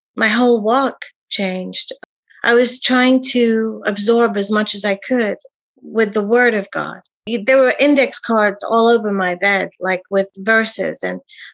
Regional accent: England, United Kingdom; now in United States; I grew up in England. My parents are from Guyana, which is in South America, from Indian heritage. Got married in America

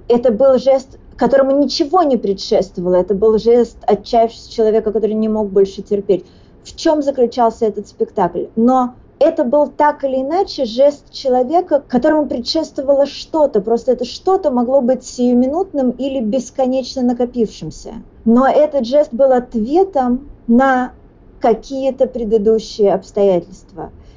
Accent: Dnipro, Dnipropetrovsk Oblast, Ukraine; Я Днепропетровская, я из Днепропетровска, как и Сатуновский.

